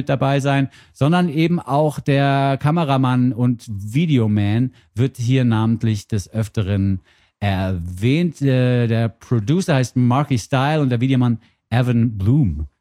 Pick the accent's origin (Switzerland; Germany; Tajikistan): Switzerland; als Schweizer findet man natürlich alles